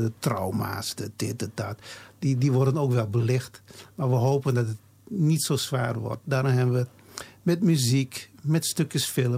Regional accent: Netherlands; born there; Ik ben in Nederland geboren, ja.

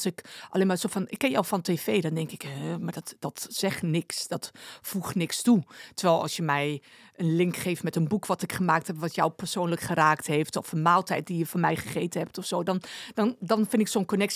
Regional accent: Winterswijk, Gelderland, Netherlands; Ik ben geboren en getogen in Winterswijk. En ik ben eigenlijk gewoon weer terug richting papa en mama.

